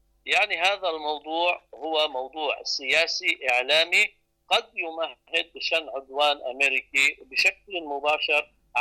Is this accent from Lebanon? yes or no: yes; Lebanon; عندنا في لبنان